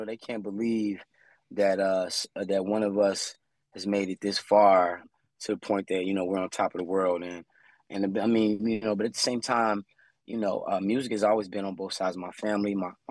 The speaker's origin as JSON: {"language": "English", "town": "Chicago", "region": "Illinois", "country": "United States", "tie": "born or raised there", "lives_now": "Los Angeles, United States", "said": "I'm in LA and it's always sunny, but growing up in Chicago, the different seasons gives you a different perspective creatively that you can pull from."}